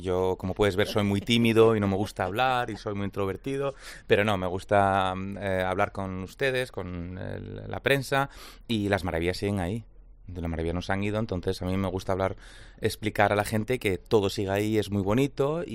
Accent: Amman, Amman Governorate, Jordan; aunque yo no nací en Amán, yo soy de Amán.

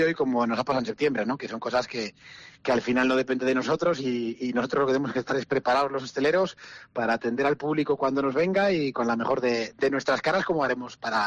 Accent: Cantabria, Spain; Yo además soy parte de Líbaniego, o sea que defiendo también la tierra

